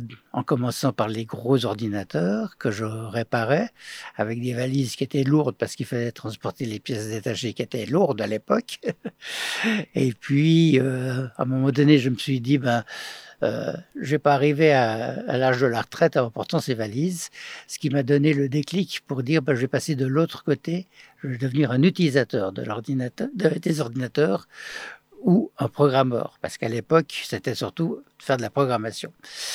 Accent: Kherson, Kherson Oblast, Ukraine; Je suis d'origine ukrainienne, d'une ville qui malheureusement vit des moments difficiles qui s'appelle Kherson, donc à la limite entre la Russie et l'Ukraine.

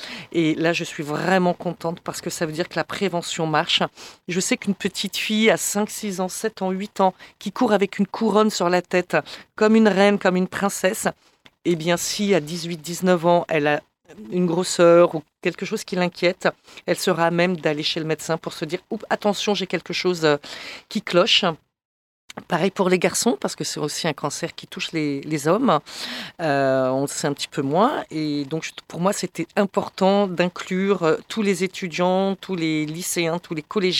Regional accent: Paris, Île-de-France, France; now in Rennes, France; moi je suis parisienne à la base et je connaissais personne quand je suis arrivée il y a 25 ans.

